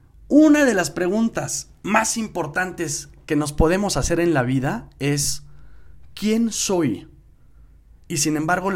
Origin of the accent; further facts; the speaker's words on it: Mexico; now in Bogotá, Colombia; Soy mexicano, mi esposa es colombiana y actualmente vivimos en Bogotá.